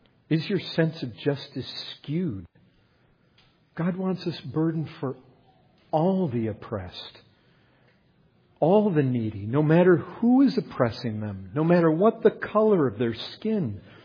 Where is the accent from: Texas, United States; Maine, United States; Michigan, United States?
Michigan, United States; Paw Paw; I grew up in Pawpaw, Michigan. So it's like that. It's going back there. People know you. You got family there.